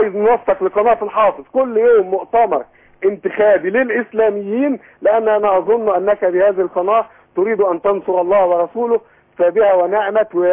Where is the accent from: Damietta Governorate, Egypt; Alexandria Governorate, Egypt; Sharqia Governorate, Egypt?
Sharqia Governorate, Egypt; في محافظة شرقية، وأنا شرقاوي وأعرفه جيدا.